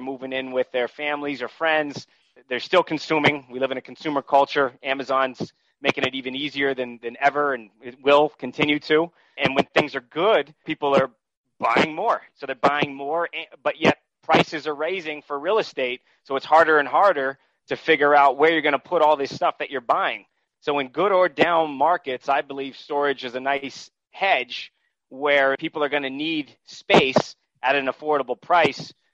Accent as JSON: {"language": "English", "region": "New England", "country": "United States", "tie": "born or raised there", "said": "I'm originally from New England. So what I looked at markets that I knew growing up in that region out in Western Massachusetts, Vermont, New Hampshire."}